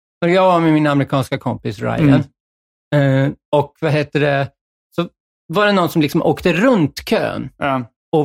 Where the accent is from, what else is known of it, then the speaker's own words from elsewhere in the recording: Sweden; now in United States; Det känns 80% kanske här i USA. Vad skulle du tro att procenten är hemma i Sverige?